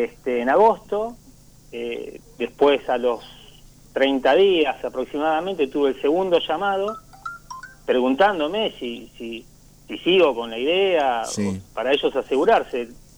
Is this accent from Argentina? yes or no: yes; Jachal, San Juan, Argentina; Soy de Hachal, nací